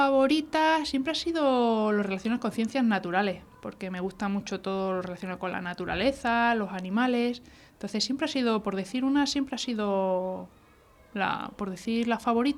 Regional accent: Rebollar, Extremadura, Spain; also born or lived in Plasencia; Pues nací en 1980, ya hace unos cuantos añitos, y nací en Plasencia, que es un pueblo cerca del pueblo en el que yo vivo, que es Rebollar, en el Valle del Jerte de Cáceres.

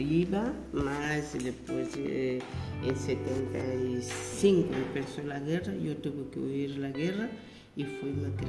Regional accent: Angola; now in Spain; soy de Angola, estoy aquí en España hace 17 años. Mi primer año que yo llegué aquí en 2008

